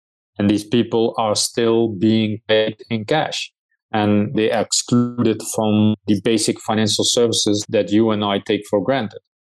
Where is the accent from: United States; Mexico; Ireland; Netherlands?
Netherlands; English is a second language; I grew up in the Netherlands, so hence my accent.